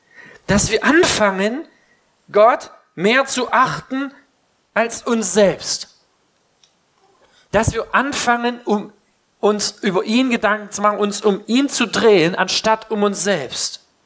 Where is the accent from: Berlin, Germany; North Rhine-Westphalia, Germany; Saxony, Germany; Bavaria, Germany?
Saxony, Germany; ich komme aus dem Erzgebirge, ich bin da raus.